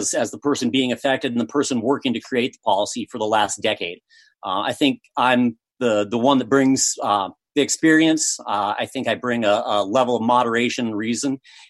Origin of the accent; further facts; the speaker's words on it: Glendive, Montana, United States; I'm a Montana native. I was born in Glendive in 1975. My mom was a teacher, and my dad worked in construction. My very first memories are from living in married student housing on Montana State University campus.